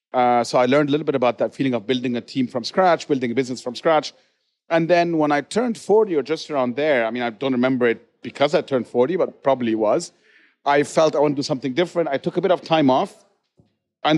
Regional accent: Cairo, Cairo Governorate, Egypt; I grew up in Cairo. Right. I'm Egyptian.

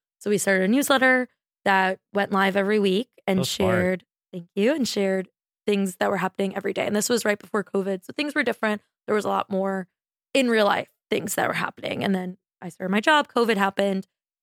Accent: Brooklyn, New York, United States; And I'm like, oh, no, I'm from Brooklyn. And they're like, you're a rare species

